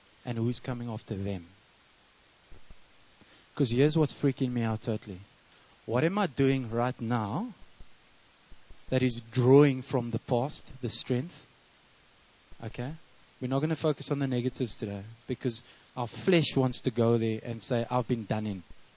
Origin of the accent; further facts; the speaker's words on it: Fish Hoek, Western Cape, South Africa; I ended up growing up in Fishhook. Tried surfing, the whole thing.